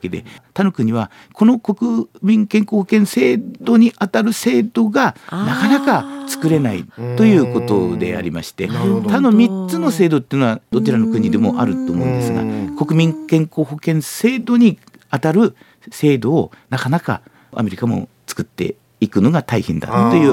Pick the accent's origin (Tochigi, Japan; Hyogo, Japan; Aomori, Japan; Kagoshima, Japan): Aomori, Japan; Hachinohe; also born or lived in Towada; 出身は、十和田市ですが、その後八戸の根城小学校、はい、根城中学校、そして八高を卒業して、東京へ、大学進学のため、東京へ出ました。